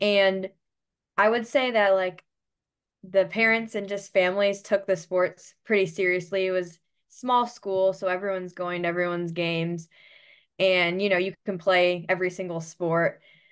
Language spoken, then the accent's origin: English; West Dundee, Illinois, United States; I'm from West Dundee, Illinois. I always tell people it's near Chicago, but it's just a suburb, not part of Chicago. But yeah. Grew up there.